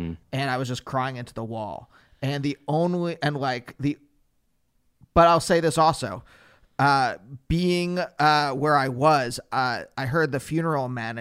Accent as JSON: {"language": "English", "town": "Reading", "region": "Pennsylvania", "country": "United States", "tie": "born or raised there", "said": "Reading, Pennsylvania."}